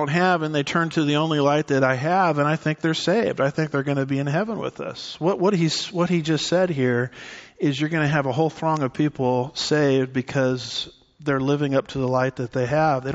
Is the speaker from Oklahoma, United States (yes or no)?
no; Garden Grove, California, United States; I grew up in Garden Grove, California.